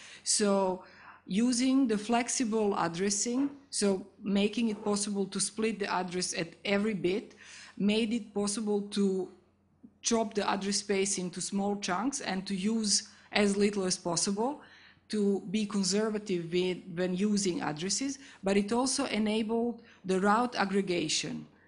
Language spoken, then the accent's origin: English; Belgrade, Serbia; also born or lived in Amsterdam, Netherlands; I'm from Belgrade and Amsterdam.